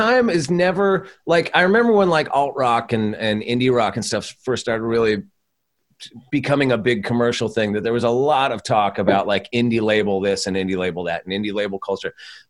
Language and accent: English; Santa Barbara, California, United States; And I grew up in Santa Barbara, so I was coming down to see gigs at, like, the Country Club and Troubadour and all that stuff.